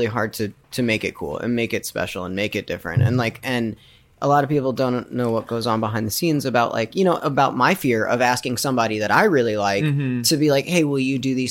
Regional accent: Tucson, Arizona, United States; I grew up in Tucson. I actually grew up with, in the same place that Andrew did, in Tucson.

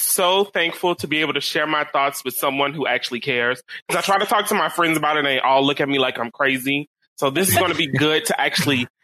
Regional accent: Baton Rouge, Louisiana, United States; now in Los Angeles, United States; I'm from Louisiana. I'm originally from Baton Rouge, but I moved to Los Angeles, I want to think 3 years ago, and I've been doing drag here since.

